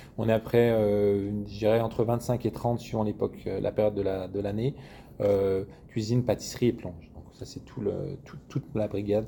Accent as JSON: {"language": "French", "country": "France", "moved": "yes", "lives_now": "Montreal, Canada", "said": "Enfin, 13 ans, mais j'étais là avant, donc ça fait beaucoup d'années que je suis parti de France. Donc c'est sûr que aujourd'hui, je pense que je peux me définir comme un Montréalais, comme un Canadien, ou Québécois."}